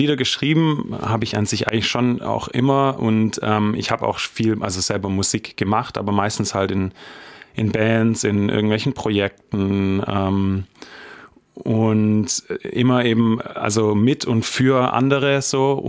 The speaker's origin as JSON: {"language": "German", "region": "Baden-Württemberg", "country": "Germany", "tie": "born or raised there", "lives_now": "Schwäbisch Hall, Germany", "said": "Ich komme ursprünglich aus Ludwigsburger Ecke. Genau, bin in Arsberg aufgewachsen. In Ludwigsburg war ich auf der Schule. Und seit 12 Jahren wohne ich jetzt in Schwäbisch Hall mit meiner Frau."}